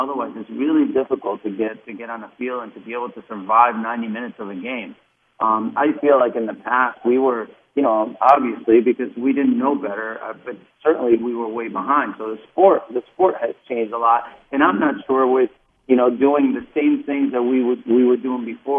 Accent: Uruguay; also born or lived in Kearney, United States; the way I grew up in Uruguay, where it was mostly about just about winning all the time, and then in Kearney

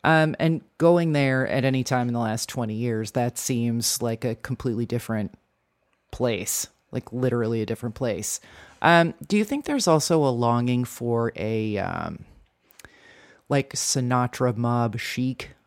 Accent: New Jersey, United States; Like I told you, I grew up in Jersey. I live in Bay Ridge.

